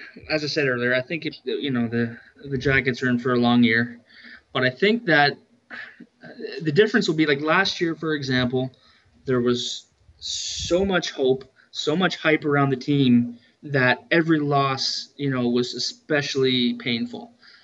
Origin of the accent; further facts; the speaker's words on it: Halifax, Nova Scotia, Canada; I'm from Halifax